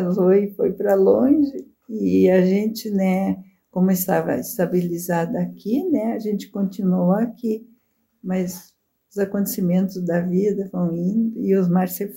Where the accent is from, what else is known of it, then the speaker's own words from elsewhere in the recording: Soledade, Rio Grande do Sul, Brazil; also born or lived in Carazinho; eu nasci em Carazinho, mas depois o meu pai se estabeleceu em Soledade. Espumoso se emancipou e a gente ficou em Soledade, mas na divisa de Espumoso. Eu fui criada no campo, andando a cavalo e vida de campo mesmo, assim, no interior.